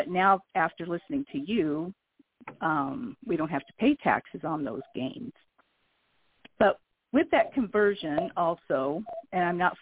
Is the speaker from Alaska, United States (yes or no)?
no; Washington, United States; I'm from Washington State.